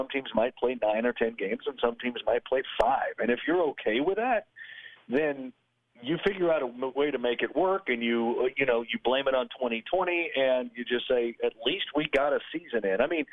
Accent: Tulsa, Oklahoma, United States; I grew up in Tulsa where he grew up. So my dad's a Tulsa grad.

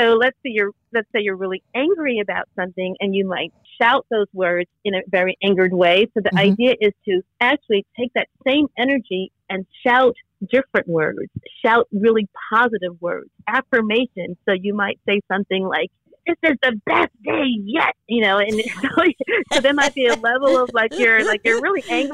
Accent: Bronx, New York, United States; a personal essay about growing up in the South Bronx in the 70s

